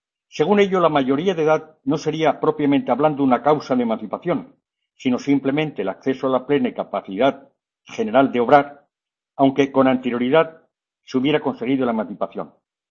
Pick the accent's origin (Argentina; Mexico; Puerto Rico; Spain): Spain; Mi madre era catalana, yo soy mitad catalán, mitad castellano.